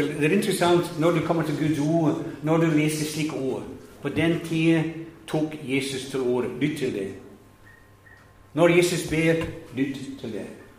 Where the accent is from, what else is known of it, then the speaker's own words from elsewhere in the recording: Scotland, United Kingdom; Jeg vokste opp, som sagt, i Skottland.